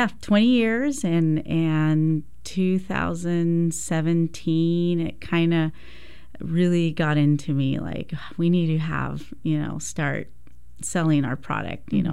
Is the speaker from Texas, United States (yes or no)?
yes; Texas, United States; born there; So I was born in Texas. I'm the youngest of six.